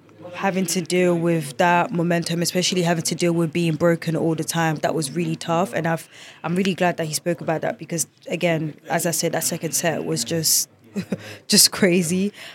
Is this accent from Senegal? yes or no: yes; Senegal; also born or lived in Guinea; Obviously I'm from Senegal and Guinea, and it's very, out of two countries, you hear more Senegalese athletes